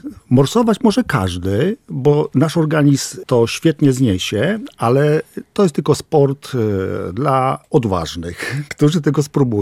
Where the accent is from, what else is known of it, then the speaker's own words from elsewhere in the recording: Włodawa, Lublin Voivodeship, Poland; ja jestem z Nadbuga, urodziłem się we Włodawie, znam te tereny, kocham te wschodnie klimaty